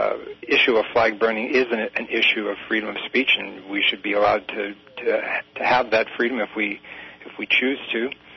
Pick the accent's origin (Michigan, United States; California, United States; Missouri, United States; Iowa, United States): California, United States; San Francisco; I grew up in the San Francisco area, so my heart's with you.